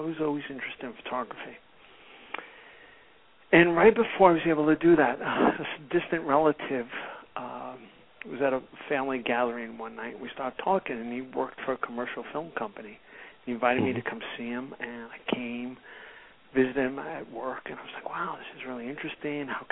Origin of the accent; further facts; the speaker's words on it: Brooklyn, New York, United States; I grew up in Brooklyn, Italian immigrant parents came over from Italy, and grew up in a very working class home.